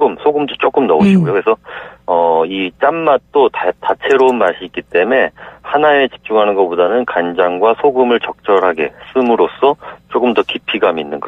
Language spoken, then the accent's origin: Korean; Gangwon, South Korea; 저는 고향이 강원도여가지고